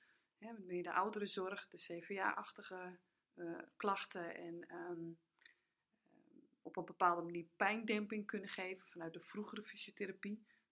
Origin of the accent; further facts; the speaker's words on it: Langedijk, North Holland, Netherlands; ik kom uit Langedijk.